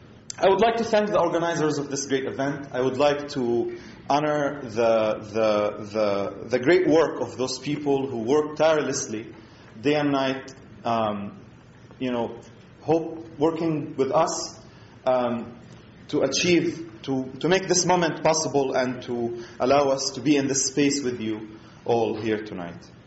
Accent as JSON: {"language": "English", "town": "Deir al-Balah", "region": "Gaza Strip", "country": "Palestine", "tie": "born or raised there", "second_language": "English", "moved": "as an adult", "lives_now": "United States", "said": "I'm from a small town called Deir al-Balah, 6 miles south of Gaza City. It's my hometown. It's where I grew up. It's where I spent most of my life. I've been in the U.S. for 5 years"}